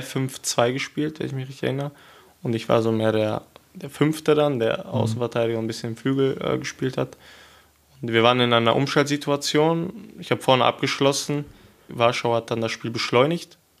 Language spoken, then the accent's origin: German; Hemer, North Rhine-Westphalia, Germany; born there; also ich bin in Hema geboren, im Sauerland.